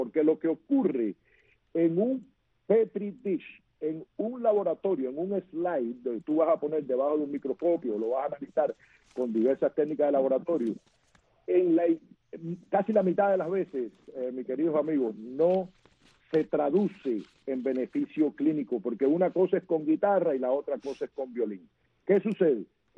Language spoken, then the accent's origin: Spanish; Antilla, Holguín, Cuba; yo soy de Antilla.